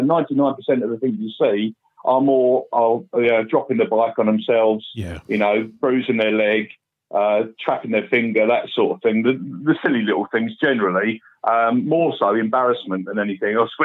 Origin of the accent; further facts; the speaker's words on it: Southend, East of England, United Kingdom; I came from Southend originally. I don't live there anymore. I'm north side of Essex. I'm the other side of Braintree, out in the village out that way.